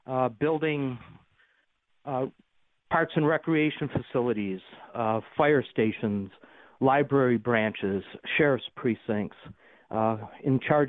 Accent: Amherst, New York, United States; came back to Buffalo and now am back in my hometown of Amherst.

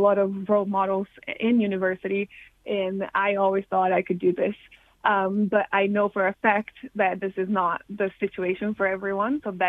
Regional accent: Brazil; English is a second language; moved away as an adult; And I'm from Brazil, so I came from Brazil to do my PhD.

